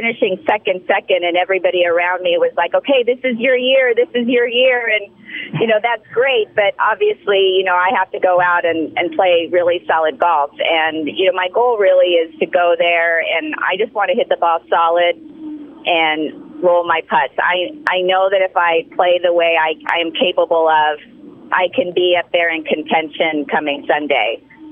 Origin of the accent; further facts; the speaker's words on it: California, United States; I grew up in San Diego County. I'm a product of the San Diego Junior Golf Association.